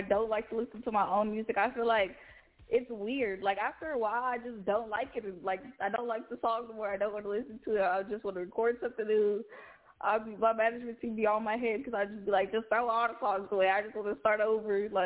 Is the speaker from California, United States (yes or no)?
yes; San Jose, California, United States; I'm from San Jose, California, the Bay Area.